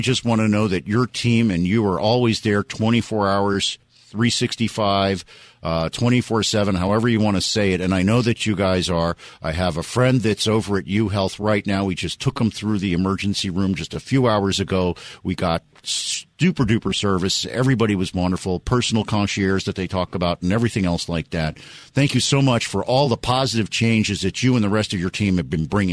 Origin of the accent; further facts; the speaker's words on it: Miami, Florida, United States; I remember I lived away from Miami. I grew up in Miami. Most of my friends were in Miami.